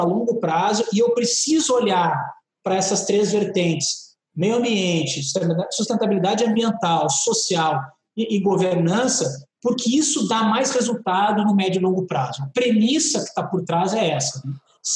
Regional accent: Rio Grande do Sul, Brazil; eu não gosto da cor vermelha, tá? Como gaúcho

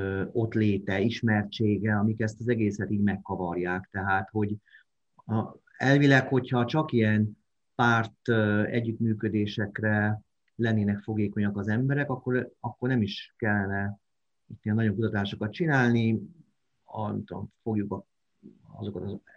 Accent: Pápa, Veszprém County, Hungary; born there; now in Százhalombatta, Hungary; pápai születésű vagyok, Százhalombattai lakos, Budapesten dolgozom

